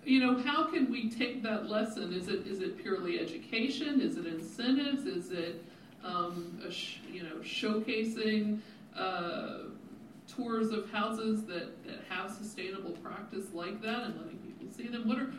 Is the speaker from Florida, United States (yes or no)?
yes; Gainesville, Florida, United States; as I grew up, which I grew up in Audubon Park, and I always admired the duck pond.